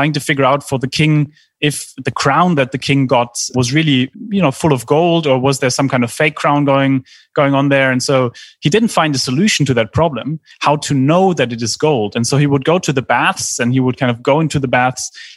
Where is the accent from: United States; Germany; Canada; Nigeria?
Germany; I grew up in Germany.